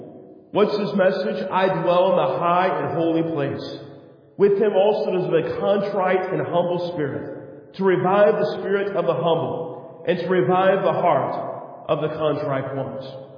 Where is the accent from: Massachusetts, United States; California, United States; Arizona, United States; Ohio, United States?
California, United States; Now, I grew up here in California. That's a hill. That's not a mountain.